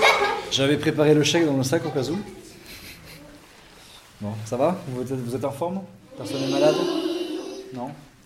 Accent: Bayonne, Nouvelle-Aquitaine, France; Donc je suis natif du Pays Basque. Donc je suis né à Bayonne. Le Pays Basque, c'est dans le sud-ouest de la France. J'habite juste à côté de l'océan et de l'Espagne

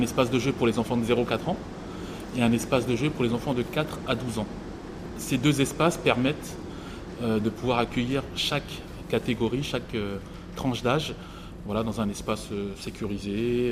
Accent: Crépy, Hauts-de-France, France; donc crépinois depuis bientôt presque 40 années on va dire, à peu près. Voilà, je suis co-gérant d'Aventura Park. Puis donc j'ai 41 ans et j'habite à Crépy.

